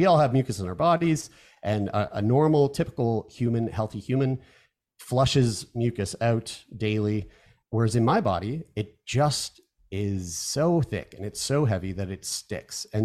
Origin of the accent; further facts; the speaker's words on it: Newfoundland and Labrador, Canada; We're all from Newfoundland.